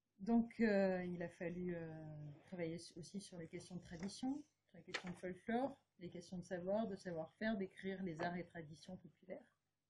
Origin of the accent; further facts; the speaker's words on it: Montpellier, Occitanie, France; Moi je suis de Montpellier. J'ai fait mes études à Strasbourg, mais avant j'ai voyagé aussi.